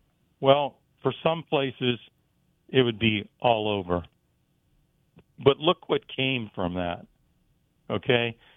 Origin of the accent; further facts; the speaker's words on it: Pennsylvania, United States; the gratitude for growing up in the Beaver Valley.